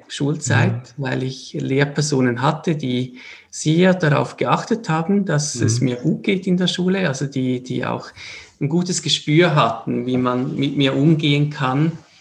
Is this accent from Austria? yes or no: no; Switzerland; Also CH wäre wichtig, wir sind aus der Schweiz.